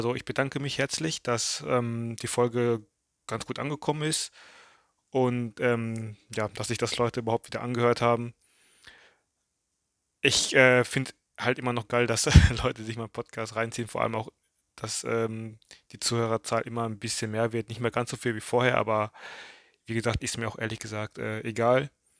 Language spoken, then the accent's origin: German; Thailand; auch meine Heimat Thailand.